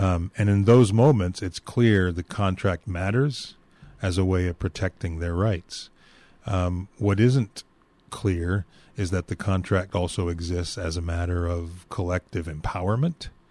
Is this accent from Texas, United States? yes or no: no; Spokane, Washington, United States; I don't know if it helps or hurts that I grew up in Spokane.